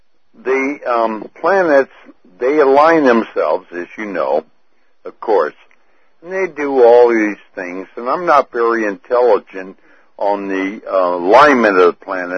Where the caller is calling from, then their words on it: Sacramento, California, United States; from Sacramento, California.